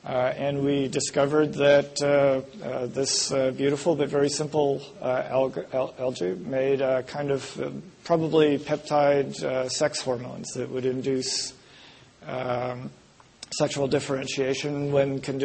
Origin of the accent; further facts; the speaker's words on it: Canada; So I grew up mostly in Canada. In fact, we lived in one of the western suburbs.